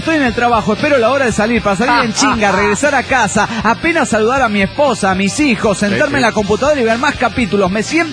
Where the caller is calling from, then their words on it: León, Guanajuato, Mexico; de León, Guanajuato, México.